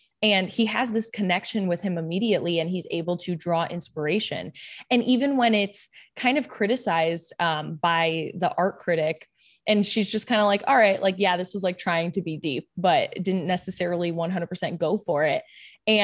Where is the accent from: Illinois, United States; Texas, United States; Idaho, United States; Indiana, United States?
Illinois, United States; Chicago; I'm from Chicago for anyone who doesn't know.